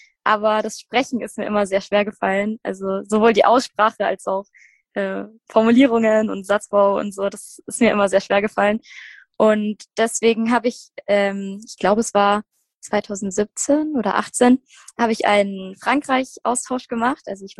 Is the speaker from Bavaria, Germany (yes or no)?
yes; Bavaria, Germany; ich komme aus der Nähe von München.